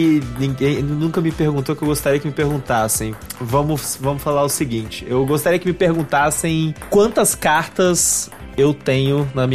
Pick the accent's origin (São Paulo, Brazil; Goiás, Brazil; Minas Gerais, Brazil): Goiás, Brazil; Goiânia; also born or lived in Rio de Janeiro; now in Curitiba, Brazil; eu cresci em Goiânia. Eu sou carioca, morei numa porção de lugares aí por questões de profissão do meu pai. E cresci em Goiânia e eu vim pra... Eu moro atualmente em Curitiba e eu vim pra cá mais ou menos em 2009.